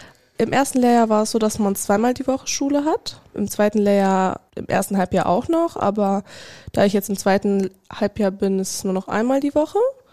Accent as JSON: {"language": "German", "town": "Lippstadt", "region": "North Rhine-Westphalia", "country": "Germany", "said": "Genau, ich komme auch aus Lippstadt."}